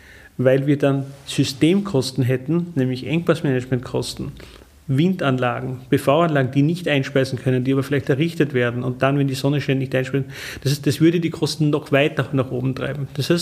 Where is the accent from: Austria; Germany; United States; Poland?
Austria; wir als Österreicher